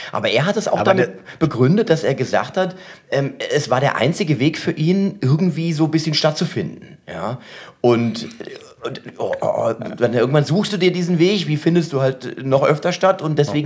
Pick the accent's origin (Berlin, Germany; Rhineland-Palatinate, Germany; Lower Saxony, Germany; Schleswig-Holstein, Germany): Rhineland-Palatinate, Germany; Mainz; Ich komme aus Mainz.